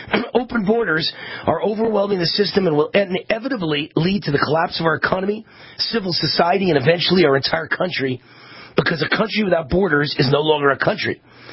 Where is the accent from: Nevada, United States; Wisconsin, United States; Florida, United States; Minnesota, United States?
Nevada, United States; Las Vegas; And Exhibit A is my hometown of Las Vegas.